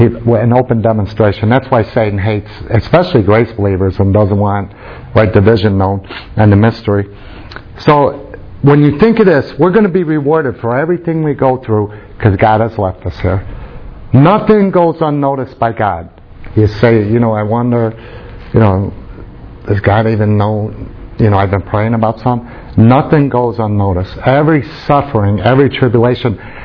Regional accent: Utah, United States; also born or lived in Chicago; I wasn't when I came to Chicago. I came from Utah. I was a little square.

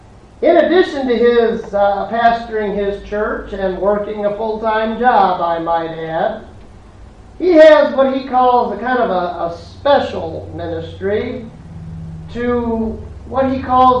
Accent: Chicago, Illinois, United States; You know how we tell people we're from Chicago when we travel?

